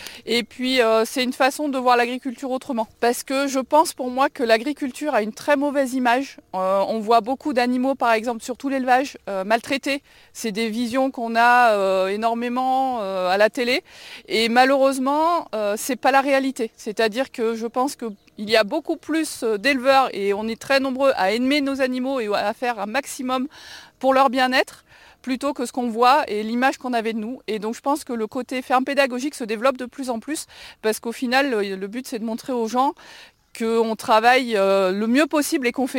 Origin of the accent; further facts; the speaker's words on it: Issoire, Auvergne-Rhône-Alpes, France; Nous, on est originaire d'Issoire avec mon mari et on voulait être pas trop loin d'Issoire.